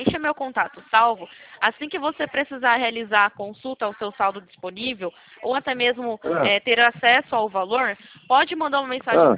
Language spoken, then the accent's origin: Portuguese; Campinas, São Paulo, Brazil; Eu sou daqui de Campinas.